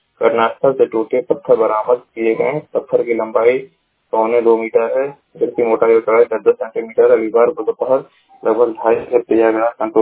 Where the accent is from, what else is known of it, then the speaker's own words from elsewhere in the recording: Maharajganj, Uttar Pradesh, India; मैं जिला महाराजगंज का निवासी हूँ।